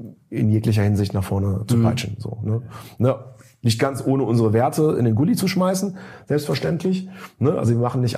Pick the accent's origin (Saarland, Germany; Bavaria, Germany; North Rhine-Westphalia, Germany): North Rhine-Westphalia, Germany; Cologne; Auch als Kölner Bürger kann man das allerdings mal ganz objektiv so sehen.